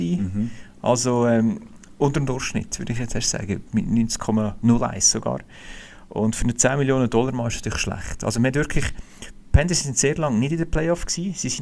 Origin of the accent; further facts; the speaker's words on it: Switzerland; von mir als Schweizer.